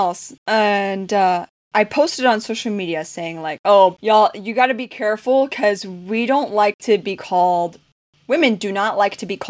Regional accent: Texas, United States; And then people get so confused when I tell them that I'm from Texas, because here's the third stereotype, is that every Texan has a Texan accent.

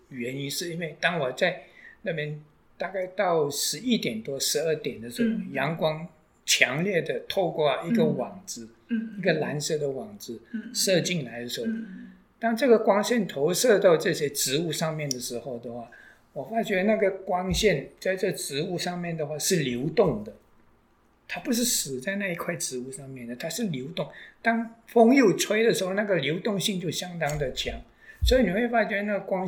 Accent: Malaysia; 是我有一次回到我的故乡给马来西亚。

